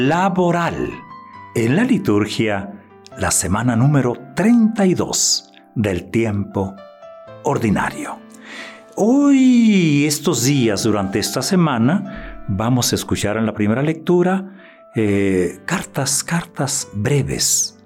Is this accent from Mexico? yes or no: yes; Granados, Sonora, Mexico; ¿Será que mi pueblo Granados está muy cerca de Nacozari?